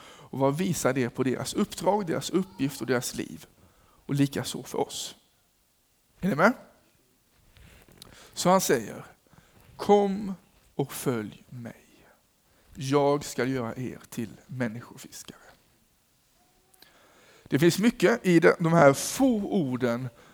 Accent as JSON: {"language": "Swedish", "region": "Skåne", "country": "Sweden", "said": "Jag är ursprungligen från Skåne och jag är här med min familj, jag har 3 barn."}